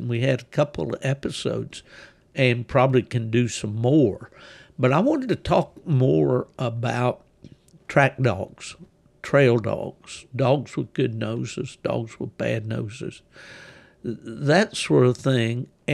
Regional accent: West Virginia, United States; growing up in West Virginia, you know, there was up at Glenville, West Virginia, was a guy named Avon Ellison that bred, you know, some old line blue ticks.

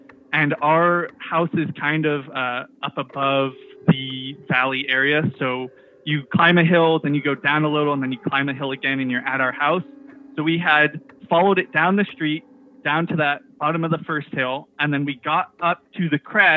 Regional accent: Fortuna, California, United States; I'm from Northern California, Fortuna to be exact. So right in the heart of the Redwoods.

